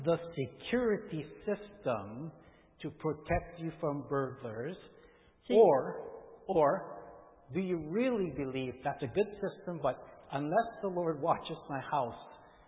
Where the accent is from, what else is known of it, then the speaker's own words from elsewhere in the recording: Hawaii, United States; I grew up in the Hawaiian Islands in Hawaii